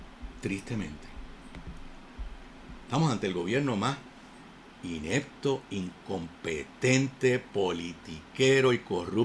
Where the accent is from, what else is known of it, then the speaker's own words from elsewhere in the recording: Puerto Rico; Lo que pasó ayer no es un reflejo de lo que somos los puertorriqueños.